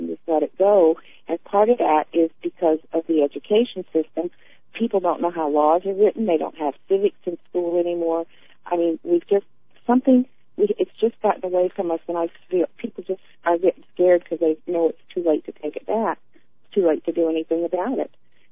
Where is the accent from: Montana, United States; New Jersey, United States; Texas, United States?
Montana, United States; And I was raised in Montana, and where Jim Hill went through, took up all the land and built the damn railroad track along the Canadian border, too.